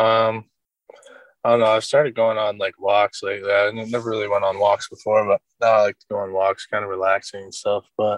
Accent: Toronto, Ontario, Canada; just because I'm from Toronto, like, that's the team I watch the most.

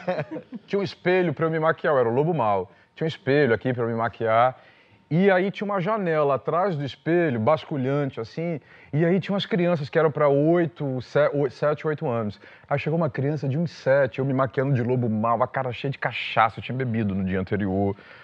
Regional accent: Minas Gerais, Brazil; now in Niterói, Brazil; Moro lá em Niterói, sou mineiro, mas moro em Niterói.

